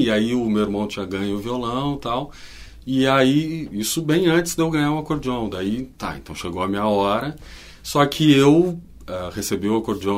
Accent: Porto Alegre, Rio Grande do Sul, Brazil; moved away; also born or lived in Santa Catarina; Sou natural aqui de Porto Alegre.

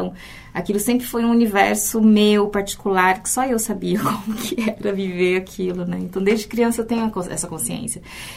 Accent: Adamantina, São Paulo, Brazil; Era uma cidade muito pequena, Adamantina, né? De onde eu vim.

